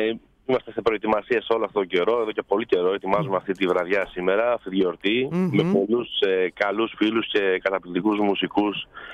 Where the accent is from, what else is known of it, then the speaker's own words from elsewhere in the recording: Athens, Attica, Greece; σαν άνθρωποι που μεγαλώσαμε στην Αθήνα, πήγε σε μια μεγάλη πόλη.